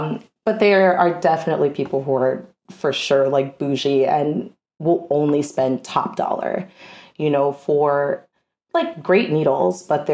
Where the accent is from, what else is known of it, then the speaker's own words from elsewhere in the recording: Brooklyn, New York, United States; I'm born and raised in Brooklyn. I went to Midwood High School.